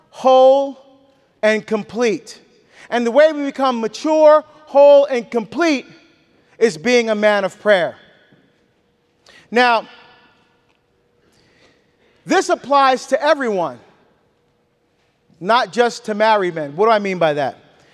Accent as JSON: {"language": "English", "region": "New Jersey", "country": "United States", "said": "I'm from Jersey, right? Meat and potatoes Catholic, man."}